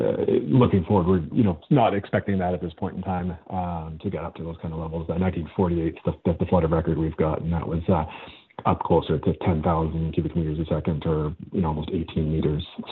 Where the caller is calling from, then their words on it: Victoria, British Columbia, Canada; I'm head of the River Forecast Center, and I'm calling from Victoria on the Mekongan territory, the Songhees and Esquimalt First Nation.